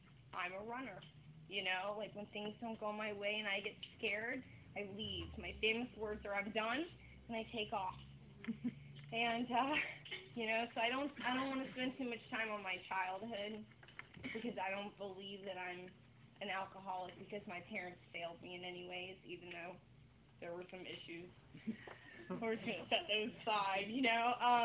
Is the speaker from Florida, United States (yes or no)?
yes; Lake Mary, Florida, United States; And I lived in Lake Mary. I grew up in Lake Mary, and I was 14 years old